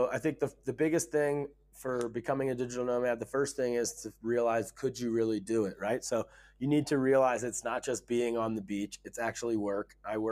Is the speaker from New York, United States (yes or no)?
no; Ohio, United States; I grew up in a small town in Ohio. Definitely didn't have access to travel.